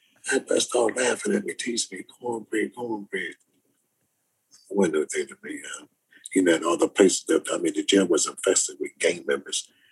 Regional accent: Philadelphia, Pennsylvania, United States; But a lot of this took place, born and bred in Philadelphia.

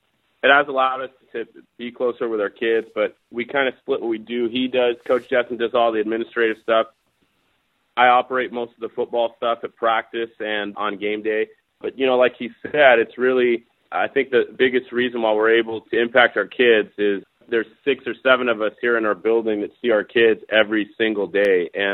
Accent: California, United States; now in Alaska, United States; Well, I'm originally from California, so I can really answer that.

